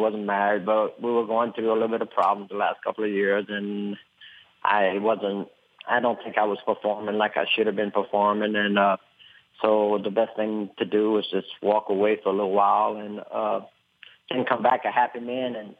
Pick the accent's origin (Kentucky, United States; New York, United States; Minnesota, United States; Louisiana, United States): Louisiana, United States; I grew up in Louisiana, and I, you know, the family, everybody trained horses.